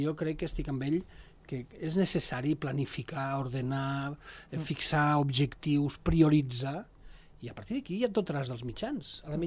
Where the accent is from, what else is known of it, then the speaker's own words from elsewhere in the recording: Sant Julià de Lòria, Andorra; jo sempre soc de Sant Julià